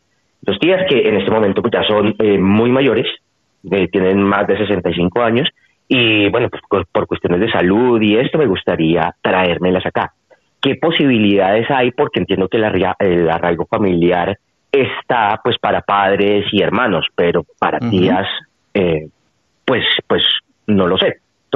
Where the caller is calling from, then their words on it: Madrid, Community of Madrid, Spain; me comunico con Madrid.